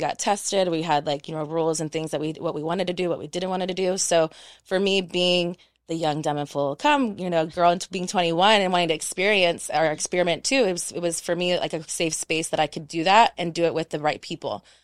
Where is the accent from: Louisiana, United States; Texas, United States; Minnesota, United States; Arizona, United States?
Texas, United States; moved away as an adult; also born or lived in Panama; now in Los Angeles, United States; So I'm a military brat. Gotcha. I was born in Panama, and then I've been in Texas from 3 to 21. And then when I turned 21, I went